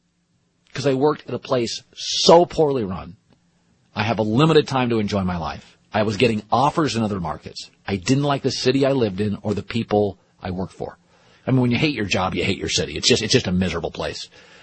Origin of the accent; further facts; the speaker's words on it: Seattle, Washington, United States; I could leave for one market because I was from Seattle. I could leave for Seattle.